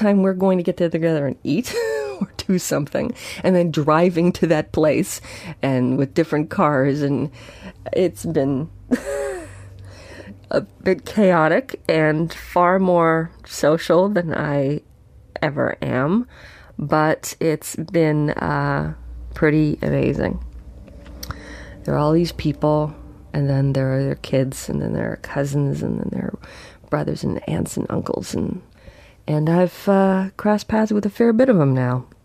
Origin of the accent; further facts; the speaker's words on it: Kingsville, Ohio, United States; I am on my bed in my room in the house where I grew up in Kingsville, Ohio.